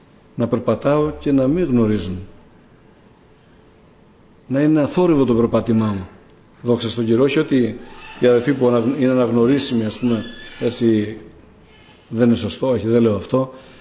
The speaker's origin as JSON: {"language": "Greek", "town": "Kavala", "region": "Eastern Macedonia and Thrace", "country": "Greece", "lives_now": "Drama, Greece", "said": "Είμαι από τη Δράμα, από την Καβάλα βασικά κατάγομαι, αλλά είμαι 44 χρόνια στη Δράμα, γαμπρός εκεί"}